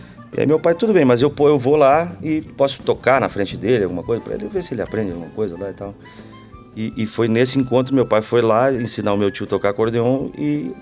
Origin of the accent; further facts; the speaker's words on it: Rio Grande do Sul, Brazil; eu sou do Planalto Serrano Gaúcho, né? Lá onde o vento faz a curva, um dos lugares mais frios do Brasil